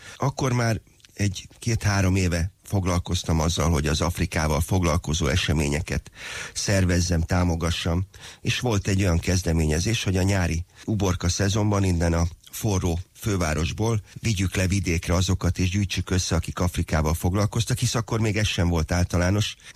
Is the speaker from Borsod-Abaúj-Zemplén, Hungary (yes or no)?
yes; Szerencs, Borsod-Abaúj-Zemplén, Hungary; Én magam Szerencsről származom, és ott van egy kisebb kertem